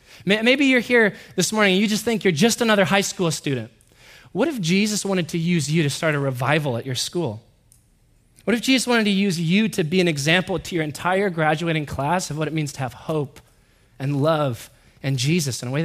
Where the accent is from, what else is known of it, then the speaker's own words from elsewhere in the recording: Corvallis, Oregon, United States; I come from Corvallis, Oregon. I'm just a nobody from Corvallis. You ever been to Corvallis? Only thing there is a school and cows. Growing up, my family lived for well over a decade beneath the American poverty line.